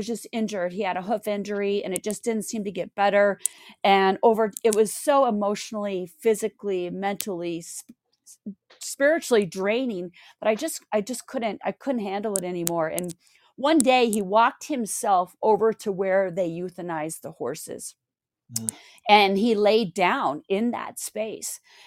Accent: Montana, United States; growing up in Montana, talking about spirituality, intuition, energy wasn't a normal conversation.

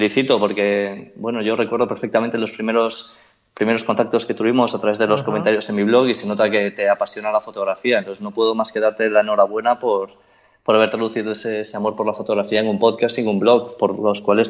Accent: Galicia, Spain; born there; nací en Agudiña, de allí son mis padres

